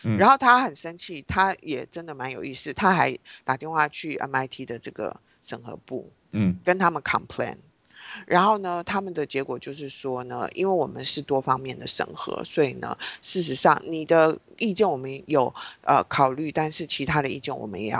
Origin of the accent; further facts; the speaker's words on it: China; 因为我自己当然我是中国人，我当然会觉得不公平啊